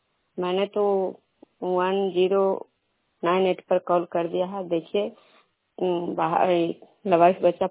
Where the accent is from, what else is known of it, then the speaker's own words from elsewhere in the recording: Vishnupur, Bihar, India; मैं विष्णुपुर ग्राम खुजरा पंचायत नालंदा जिला नवनौसा प्रखंड के निवासी हूँ।